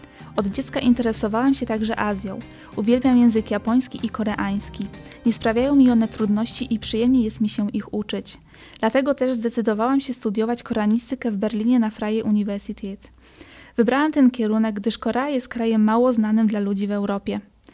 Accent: Gubin, Lubusz Voivodeship, Poland; German is a second language; bin 23 Jahre alt. Ich komme aus der Stadt Gubin in Polen. Die Stadt befindet sich an der deutsch-polnischen Grenze.

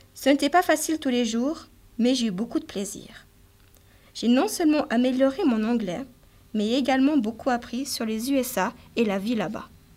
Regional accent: Fribourg, Switzerland; now in Berlin, Germany; Je suis originaire de Fribourg, en allemand Freiburg, une ville ainsi qu'un canton bilingue à la frontière entre la Suisse française, que l'on appelle la Romandie, et la Suisse allemande.

